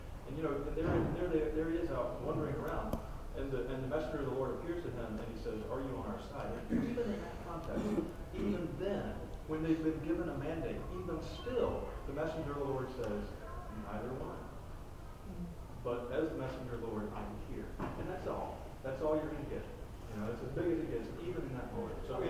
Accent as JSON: {"language": "English", "region": "the South", "country": "United States", "accent": "Southern", "said": "Here I am, you know, with my Bible, my Southern accent in Maine, and my collar on."}